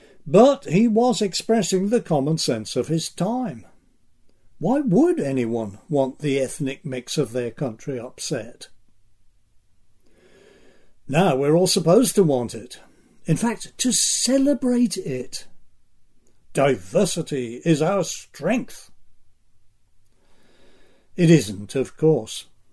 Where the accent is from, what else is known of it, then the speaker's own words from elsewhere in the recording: New York, United States; Trust me, as a New Yorker, you really don't want Cuomo running the country.